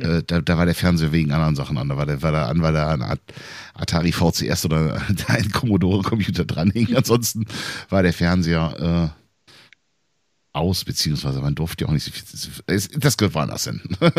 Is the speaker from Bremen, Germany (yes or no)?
yes; Bremen, Germany; also ich kann jetzt ja immer wieder nur auf meine Heimatstadt Bremen beziehen